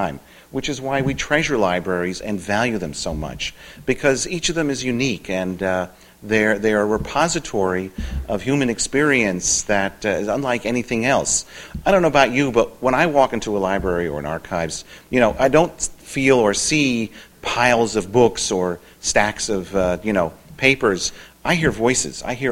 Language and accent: English; United States; accent: American; Between their Scottish accent and my American accent, we just kept nodding at each other, nodding and smiling.